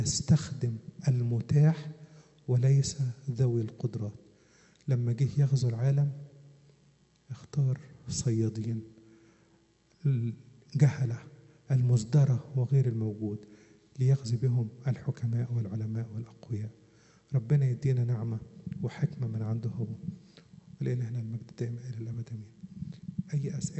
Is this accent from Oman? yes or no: no; Upper Egypt, Egypt; عندنا في الصعيد في ناس ما تعرفش تقول الشين بدل ما اقول لك شمس يقول لك سمس ولا الجيم يقولوها جيم او ديم